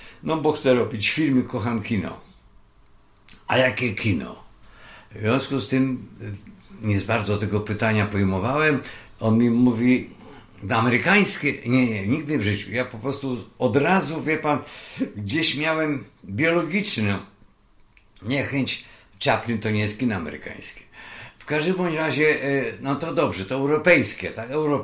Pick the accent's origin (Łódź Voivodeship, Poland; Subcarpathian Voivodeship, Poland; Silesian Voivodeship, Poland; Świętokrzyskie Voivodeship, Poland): Świętokrzyskie Voivodeship, Poland; Kielce; born there; jestem urodzony w Kielcach